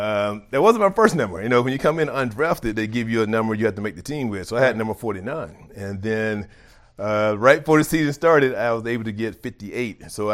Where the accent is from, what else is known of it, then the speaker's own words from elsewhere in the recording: Griffin, Georgia, United States; That I'm a Georgia boy that love this state, don't have anything bad to say about it. You know, growing up in Griffin, like I mentioned earlier, played at Vassal State